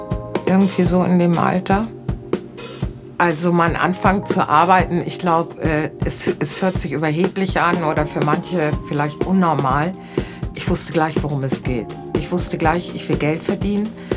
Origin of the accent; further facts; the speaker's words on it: Bremen, Germany; Gebürtig komme ich aus Bremen.